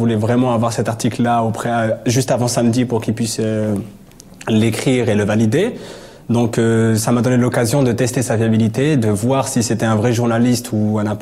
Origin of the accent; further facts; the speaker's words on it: Clichy-sous-Bois, Île-de-France, France; je suis originaire de Montfermeil et j'ai grandi à Clichy-sous-Bois.